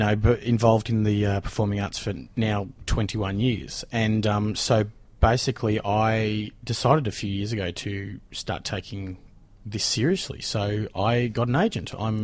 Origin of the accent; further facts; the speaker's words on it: Ballarat, Victoria, Australia; I am the boy from Ballarat.